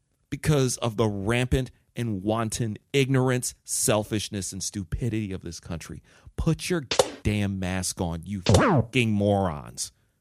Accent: United States; born there; I've been in America my whole life. I was born in the United States. I'm an American citizen, whether they like it or not.

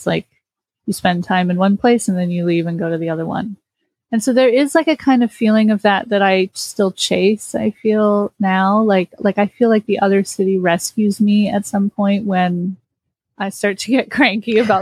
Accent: Los Angeles, California, United States; I'm born and raised in Los Angeles. I went to school in Los Angeles. My whole life was Los Angeles.

